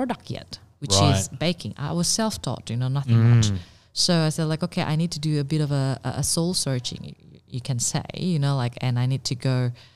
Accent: Indonesia; born there; English is a second language; So I was born in Indonesia, and I did my college in Singapore.

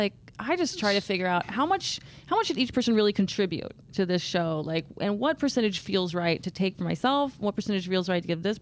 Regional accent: Houston, Texas, United States; now in Austin, United States; Houston originally, but I started comedy in Boston, and then I moved to Austin.

